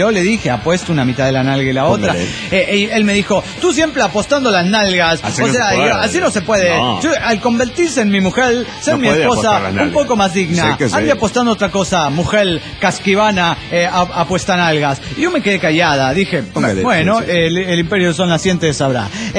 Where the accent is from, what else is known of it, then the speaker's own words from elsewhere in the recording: Mexico City, Mexico; del DF mexicano.